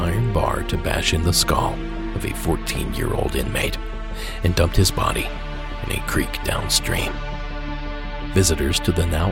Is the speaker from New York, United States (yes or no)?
no; Akron, Ohio, United States; near where I grew up in Akron, Ohio.